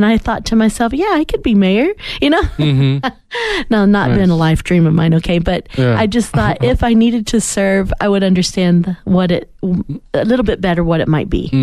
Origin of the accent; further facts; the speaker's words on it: Indiana, United States; I am from Indiana, so we went to Indiana State University.